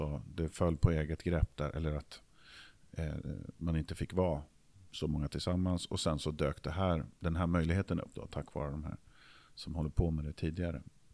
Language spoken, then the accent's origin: Swedish; Nykvarn, Stockholm County, Sweden; Jag kommer från Nykvarn